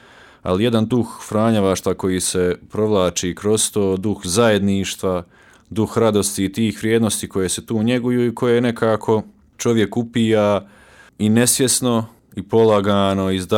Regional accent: Široki Brijeg, West Herzegovina Canton, Bosnia & Herzegovina; ja sam sa Širokog Brijega, kao što smo već rekli, selo Mokro, peto i najmlađe dijete u obitelji … Ive, rođene Zorić, i odgajan sam tako uvjeri u katoličkom duhu

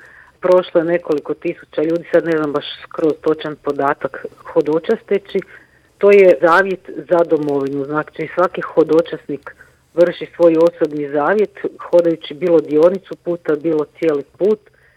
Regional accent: Croatia; kao hodočasnici, kao Hrvati, okupimo i tu svoju domovinu

